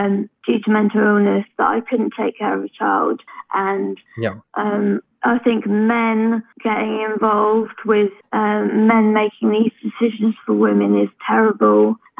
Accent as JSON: {"language": "English", "region": "England", "country": "United Kingdom", "said": "I'm from England, and we have great abortion rights"}